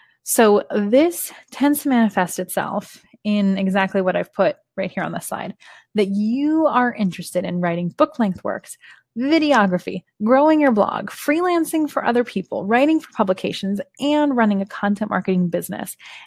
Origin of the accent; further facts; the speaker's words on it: California, United States; I grew up in Silicon Valley. And when I was young, both my parents worked in computers.